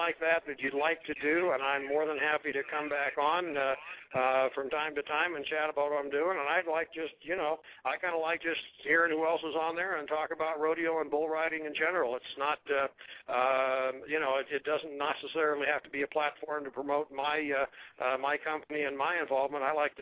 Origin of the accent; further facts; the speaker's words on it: Pueblo, Colorado, United States; Short version of my life, I am from Pueblo, Colorado, which is also now home of the PBR. I was raised here, was always a rodeo fan, was never a contestant, but hung out around rodeos.